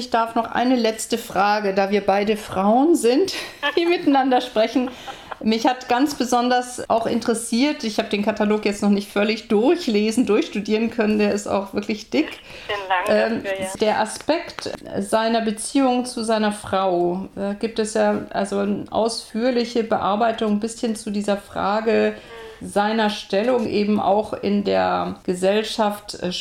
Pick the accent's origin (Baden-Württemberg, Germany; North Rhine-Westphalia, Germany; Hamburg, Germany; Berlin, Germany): Hamburg, Germany; Als Hamburgerin, genau